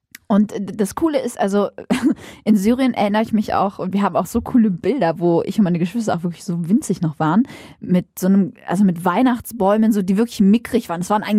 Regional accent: Lower Saxony, Germany; Als waschechte Ostfriesin

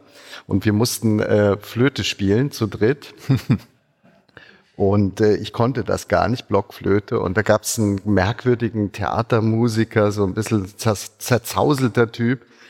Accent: Zurich, Switzerland; Ich bin Schweizer, man hört's nur nicht. Das ist das, was ich immer höre. Ja. Also ich bin wirklich Schweizer. Also ich bin in Zürich aufgewachsen und so. Ich bin allerdings auch tatsächlich Deutscher. Ich habe die doppelte Staatsbürgerschaft. Meine Mutter ist Deutsche

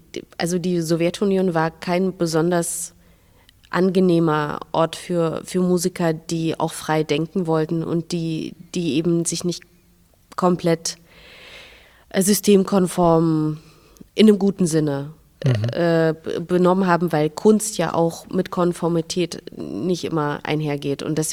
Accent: Minsk, Belarus; Und jetzt sage ich Minsk

